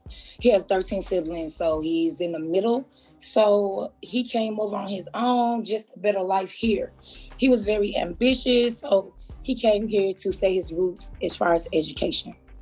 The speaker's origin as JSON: {"language": "English", "town": "Atlanta", "region": "Georgia", "country": "United States", "tie": "born there", "said": "So I was born in Atlanta, Georgia. That's where my mom is originally from, but my dad is from Ghana."}